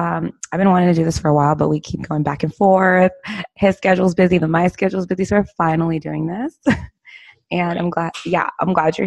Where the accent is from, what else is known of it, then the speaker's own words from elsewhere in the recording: Queens, New York, United States; born there; Nice. Yeah, I was born in Queens, yeah.